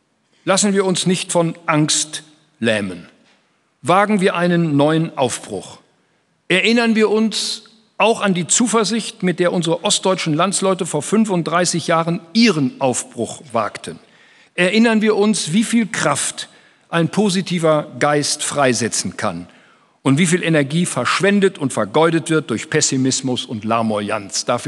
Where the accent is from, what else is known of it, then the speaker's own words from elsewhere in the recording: Germany; Wir verteidigen sie als Deutsche.